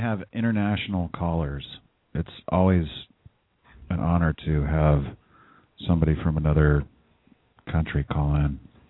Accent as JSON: {"language": "English", "town": "San Jose", "region": "California", "country": "United States", "tie": "born or raised there", "said": "I grew up in San Jose. I grew up in San Jose, California. It's essentially northern Mexico."}